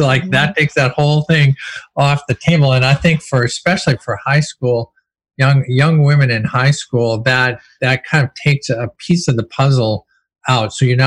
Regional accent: Kenya; I'm a Kenyan, if that's a term. I'm from Kenya.

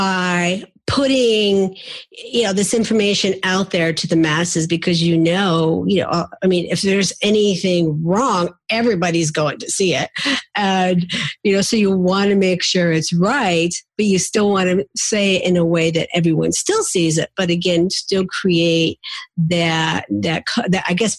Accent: United States; Although I'm from the East Coast, I don't quite have that Long Island accent that you're going to be hearing from her.

